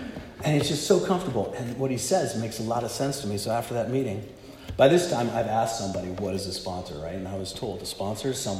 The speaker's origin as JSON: {"language": "English", "region": "East Coast", "country": "United States", "lives_now": "Santa Cruz, United States", "said": "And I love surfing, even though I was from the East Coast. But I came out to California, and Santa Cruz is the Mecca."}